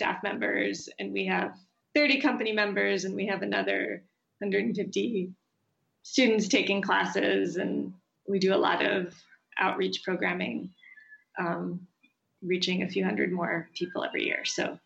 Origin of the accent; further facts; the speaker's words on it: Minnesota, United States; I grew up in the Twin Cities.